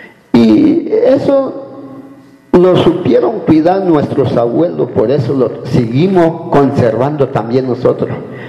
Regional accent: Guerrero, Mexico; first language Me'phaa; Spanish is a second language; Lo hablamos nuestra lengua mepa, nuestra lengua materna, lo hablamos.

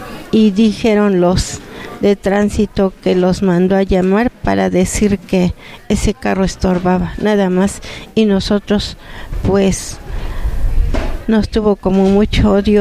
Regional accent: Xochitlán de Flores Magón, Oaxaca, Mexico; soy pues de nacionalidad mexicana, nací en este lugar de los Xochitlán de Flores Magón.

